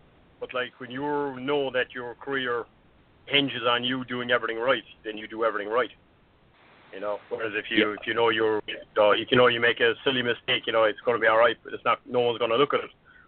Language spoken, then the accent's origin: English; Ireland; I'm from Ireland